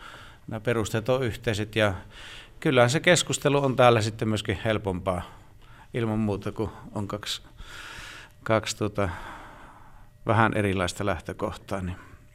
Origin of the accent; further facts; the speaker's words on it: Eno, North Karelia, Finland; Me olen Pohjois-Karjalainen syntyjä Enon pitäjässä tuossa 35 kilometriä pohjoiseen, ja koti oli maanviljelyskoti. Lapsena ollessa oli lypsykarjaa, sitten oli myöhemmin kanoja ja lihakarjaa